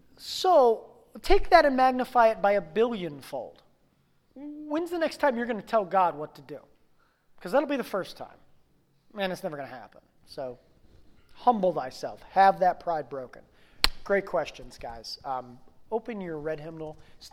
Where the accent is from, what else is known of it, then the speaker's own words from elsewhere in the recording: United States; Because I'm an American, I want to say it's a sin of America.